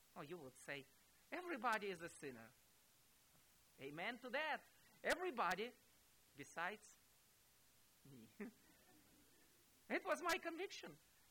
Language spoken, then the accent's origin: English; Ukraine; first language Russian; English is a second language; I took the New Testament in Russian, by the way, it was and is my first language. I took this book just because I love books. I couldn't say no to a book. And it was somehow providential, you know. I came back to Ukraine